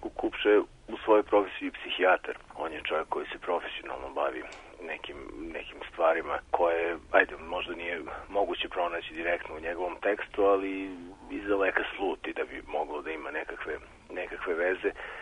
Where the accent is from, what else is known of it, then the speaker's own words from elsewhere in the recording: Kikinda, Vojvodina, Serbia; Ja sam rođen i odrastao sam u Kikindi